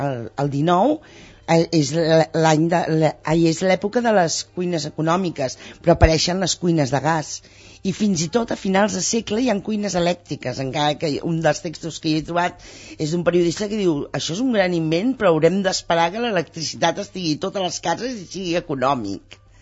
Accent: Barcelona, Catalonia, Spain; jo soc molt barcelonina i m'agrada molt Barcelona

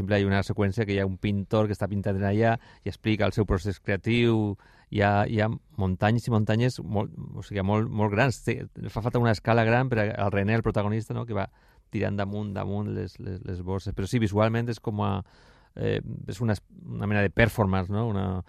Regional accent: Alicante, Valencian Community, Spain; Que és d'aquí de Barcelona, jo sóc d'Alacant.

